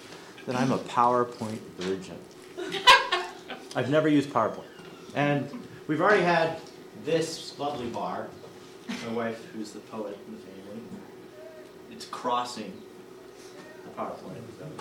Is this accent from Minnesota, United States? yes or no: yes; Minnesota, United States; No, I'm from, well, not I'm from Minnesota, but I grew up in the United States till my whole life.